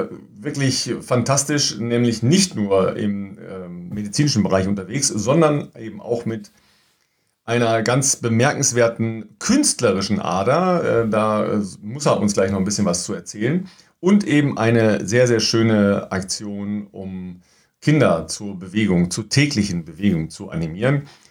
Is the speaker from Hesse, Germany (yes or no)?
no; North Rhine-Westphalia, Germany; Ich komme ja eigentlich aus dem Kreis Recklinghausen